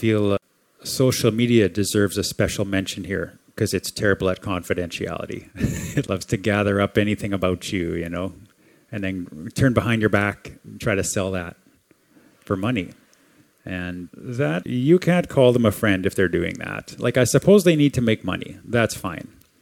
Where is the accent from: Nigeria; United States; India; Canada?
Canada; like I came from Canada, and Canada is known for having a very, let's just say, loose culture, more informal.